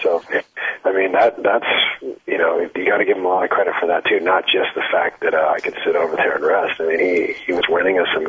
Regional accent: Canada; it's funny that I'm Canadian

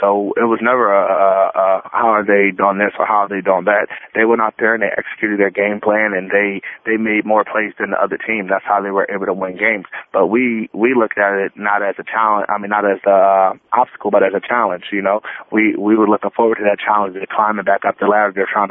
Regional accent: Philadelphia, Pennsylvania, United States; I grew up in Philadelphia, and I'm in North Philadelphia, which is definitely not the safest to be raised

